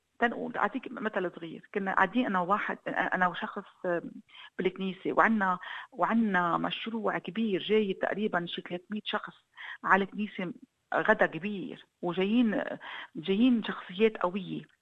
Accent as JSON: {"language": "Arabic", "country": "Lebanon"}